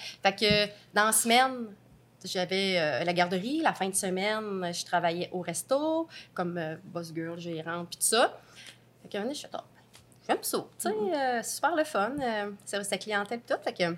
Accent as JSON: {"language": "French", "town": "Trois-Rivières", "region": "Quebec", "country": "Canada", "said": "j'ai 43 ans, je viens de Trois-Rivières."}